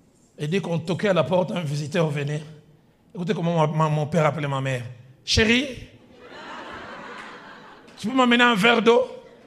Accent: Kinshasa, DR Congo; comme les femmes chez nous à Kinshasa.

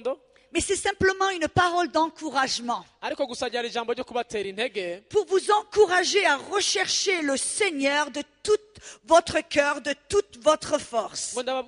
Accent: south of France, France; moved away as an adult; Je suis française. Je suis née dans le sud de la France. J'ai grandi en France jusqu'à l'âge de 23 ans.

